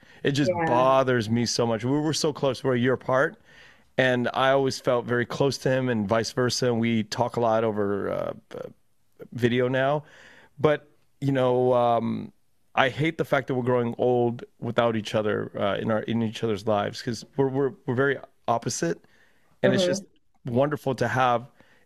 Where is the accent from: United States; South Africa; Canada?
United States; and I'm proud of being American.